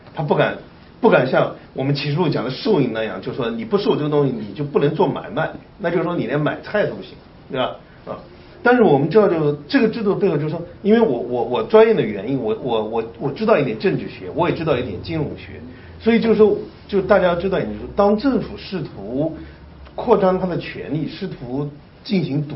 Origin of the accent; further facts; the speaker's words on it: China; 我们中国人，我们都是中国来的